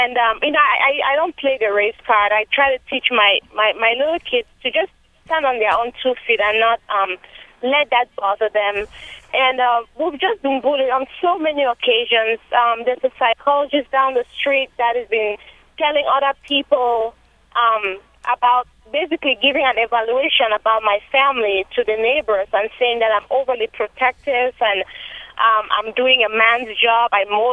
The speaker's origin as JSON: {"language": "English", "country": "Cameroon", "said": "I'm originally from Africa, West Africa, Cameroon."}